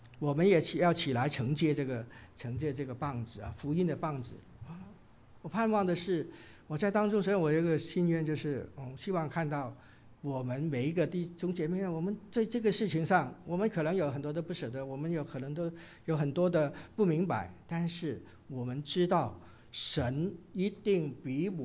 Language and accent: Chinese; Hong Kong; 就像那个我们香港人有一句话哈